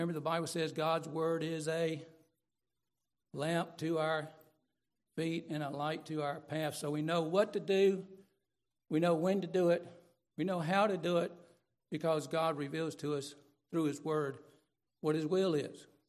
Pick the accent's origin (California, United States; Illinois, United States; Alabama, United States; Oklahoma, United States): Alabama, United States; Phenix City; when I grew up in Phoenix City, Alabama, there was the Golden Rule Cafe.